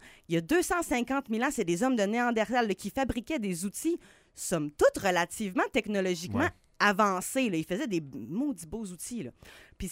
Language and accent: French; Sherbrooke, Quebec, Canada; also born or lived in Montreal / Laval; Je viens de Sherbrooke, mais tu sais, je suis née sur l'île de Montréal. Mes parents vivaient à Laval. Après ça, offre de job. Mon père est venu travailler à Beauport, ici, juste à côté. Okay. Puis après ça, on est retourné en Estrie.